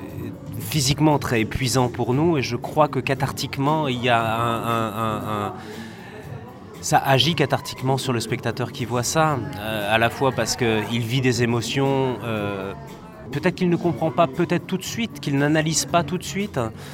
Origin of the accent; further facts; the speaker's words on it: France; now in Brussels, Belgium; Moi j'habite à Bruxelles, je suis français mais j'habite à Bruxelles